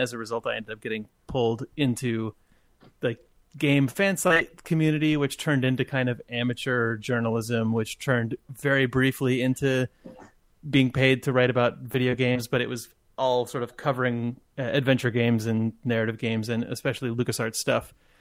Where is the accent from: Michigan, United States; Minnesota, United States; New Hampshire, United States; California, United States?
California, United States; I grew up in the just north of San Francisco